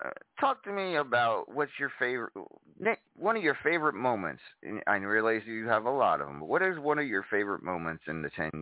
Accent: Cleveland, Ohio, United States; We are in Cleveland, FUBAR City, my hometown.

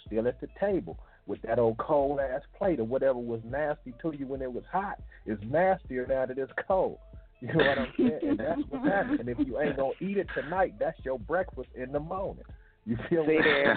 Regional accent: California, United States; I'm from California, man. My people from the South, though, man. I done traveled.

